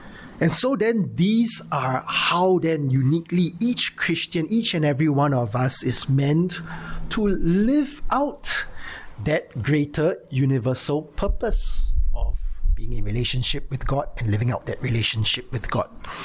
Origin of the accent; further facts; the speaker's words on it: Singapore; When you think of this word as a Singaporean, right, you think of a policeman saman, a judge saman